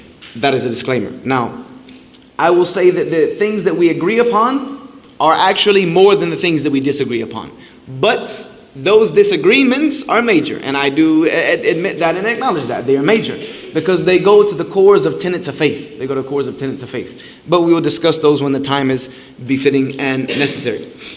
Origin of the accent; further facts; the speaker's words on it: South Carolina, United States; I'm from South Carolina, I'm from a Cherokee tribe.